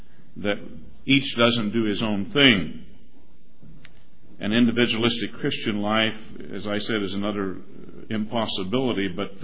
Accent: Canada; As a Canadian, we should love our country and love it well and appreciate it for what it is, not have some kind of complex about it.

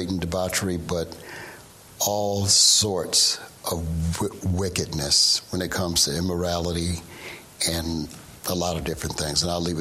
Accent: Florida, United States; Well, you know, I'm from South Florida, and I know kind of what goes on in Key West at some times.

